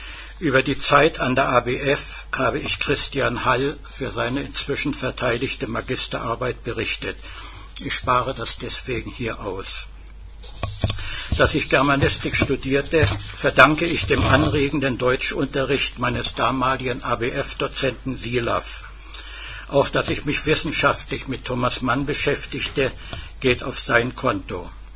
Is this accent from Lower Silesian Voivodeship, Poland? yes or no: yes; Wrocław, Lower Silesian Voivodeship, Poland; born there; 1929 wurde ich in Breslau geboren, also in Polen, wie ich kürzlich zu meinem Erstaunen erfuhr